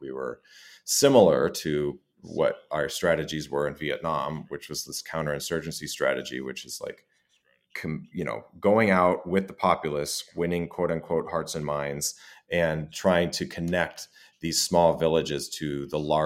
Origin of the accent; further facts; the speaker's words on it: Los Angeles, California, United States; I am from Los Angeles, and I'm an American, and I speak one language. I barely speak Spanish very well.